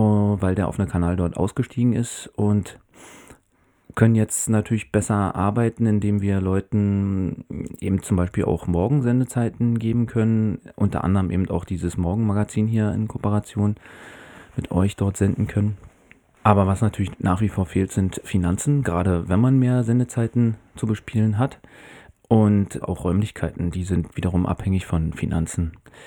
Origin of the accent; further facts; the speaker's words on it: Berlin, Germany; da haben wir auch mitgeholfen als Berliner, dass da in Potsdam wieder was entsteht